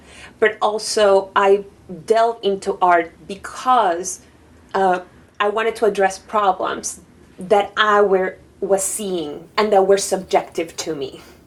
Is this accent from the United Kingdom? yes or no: no; Panama; So I'm from Panama, and it's important for me with this love that I have for design, for fashion